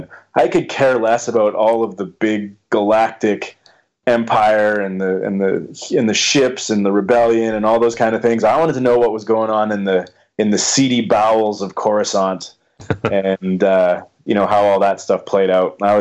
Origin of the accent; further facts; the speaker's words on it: Canada; Hoth wasn't always that exciting as a kid growing up in Canada, I can assure you.